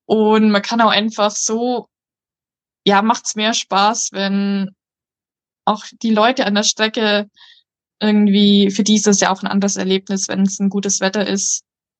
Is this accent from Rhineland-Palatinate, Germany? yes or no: no; Augsburg, Bavaria, Germany; weil ich komme aus der Nähe von Augsburg.